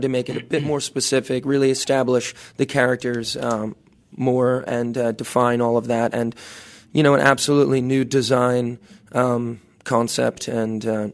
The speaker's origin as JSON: {"language": "English", "region": "New York", "country": "United States", "said": "I was from New York."}